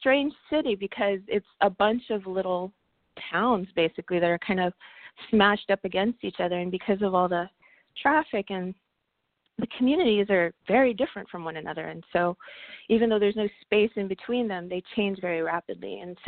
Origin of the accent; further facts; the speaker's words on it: Los Angeles, California, United States; I grew up in Southeast L.A. and also worked for a long time in East L.A.